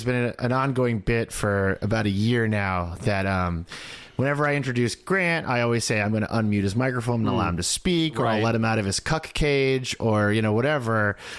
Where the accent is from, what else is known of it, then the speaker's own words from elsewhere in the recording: Boston, Massachusetts, United States; I've been told I have resting sarcasm voice, but I'm from Boston. We all have it.